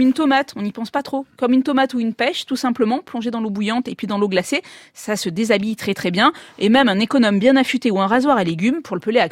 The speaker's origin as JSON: {"language": "French", "region": "Provence-Alpes-Côte d'Azur", "country": "France", "said": "Moi, je peux enfin le dire, je suis provençale"}